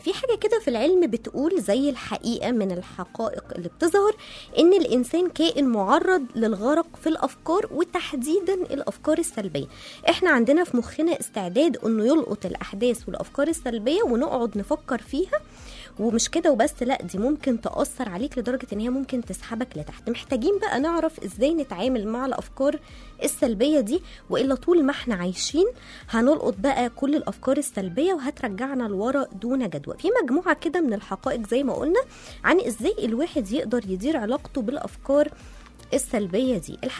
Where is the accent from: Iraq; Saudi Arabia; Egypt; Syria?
Egypt; born there; ليه اتولدت في مصر؟ ليه انا مش خليجي؟